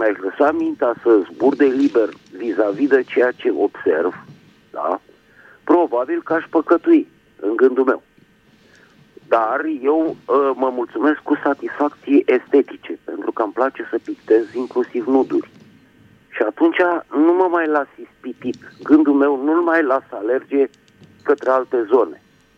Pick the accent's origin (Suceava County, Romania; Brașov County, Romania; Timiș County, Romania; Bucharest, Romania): Bucharest, Romania; din București.